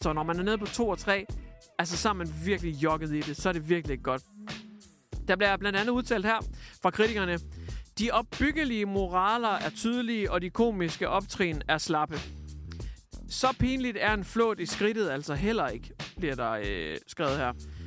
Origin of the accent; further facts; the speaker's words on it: Hjørring, North Denmark Region, Denmark; jeg kommer fra Hjørring, en bitte bondeby i Nordjylland, ikke?